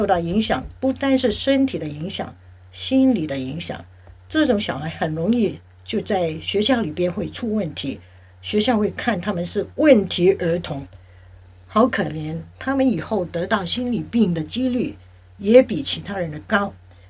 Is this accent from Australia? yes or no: no; China; 特别是中国人，因为我们中国人总是觉得这种病是精神病